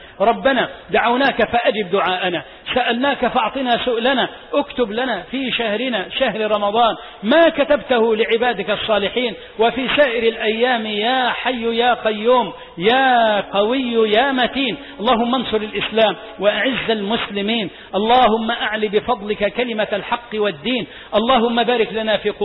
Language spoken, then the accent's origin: Arabic; Egypt